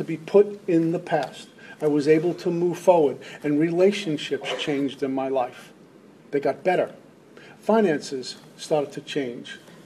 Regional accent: Brooklyn, New York, United States; I'm schmuck kid from Brooklyn with 25 years sober.

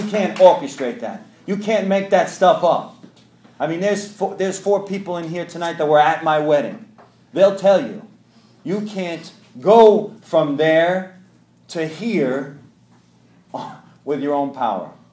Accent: Brooklyn, New York, United States; In my house, we're Italians from New York, originally from Brooklyn.

